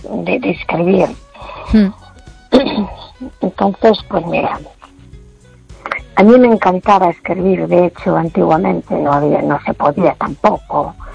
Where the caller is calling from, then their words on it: A Coruña, Galicia, Spain; de Coruña.